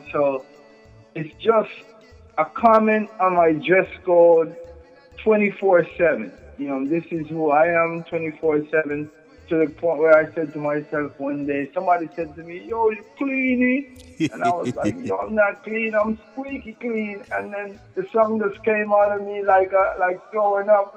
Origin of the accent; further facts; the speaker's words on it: Jamaica; now in United States; Yeah, when I was growing up in Jamaica, I used to play soccer.